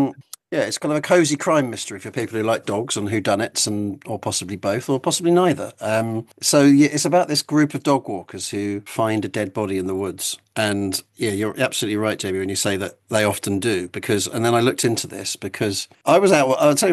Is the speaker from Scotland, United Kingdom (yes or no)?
no; Felixstowe, East of England, United Kingdom; because I grew up in Felixstowe, it seemed obvious to set it somewhere like